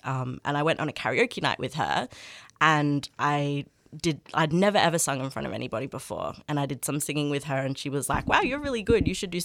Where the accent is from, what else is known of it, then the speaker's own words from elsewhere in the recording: Melbourne, Victoria, Australia; also born or lived in Northern England; Aboriginal and English, and I grew up in England. My mum's from England, so I grew up kind of moving from Melbourne to Northern England, back to Melbourne, back to Northern England, back to Melbourne. I moved around a lot